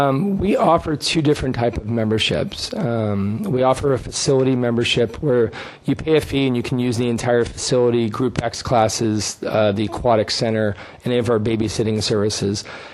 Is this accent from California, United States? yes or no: yes; Glendale, California, United States; ever since I was a child growing up in Glendale, California, and going to the Glendale YMCA